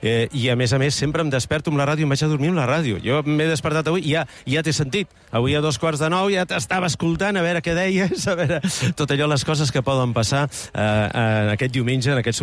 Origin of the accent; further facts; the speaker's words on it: Sant Feliu de Llobregat, Catalonia, Spain; now in Molins de Rei, Spain; Exacte, sí, jo sóc de Sant Feliu de Llobregat.